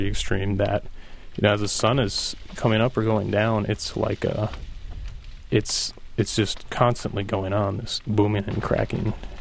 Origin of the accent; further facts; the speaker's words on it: Washburn, Wisconsin, United States; I grew up in Washburn, just a few blocks away from Schwamigan Bay on Lake Superior.